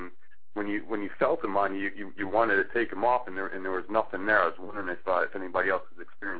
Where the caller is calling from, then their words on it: Florida, United States; I'm calling from Florida.